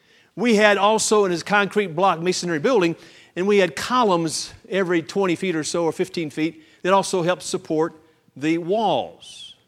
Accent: Arkansas, United States; I'm from Arkansas. We say the same thing.

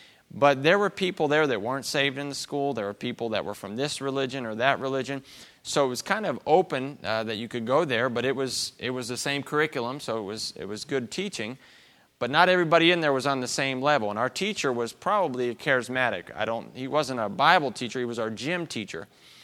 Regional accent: Guadalajara, Jalisco, Mexico; when I was growing up in Mexico in the city of Guadalajara, we went to a school that was in English, and it was a bilingual school, English and Spanish.

